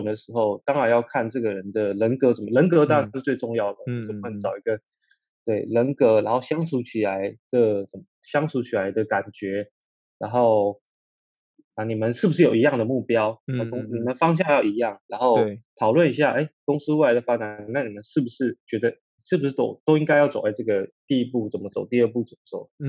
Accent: Taiwan; 然后我一个台湾人，所以就是比较辛苦

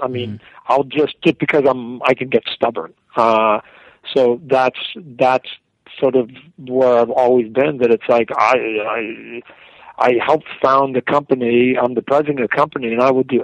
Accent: Canada; Well, I'm Canadian.

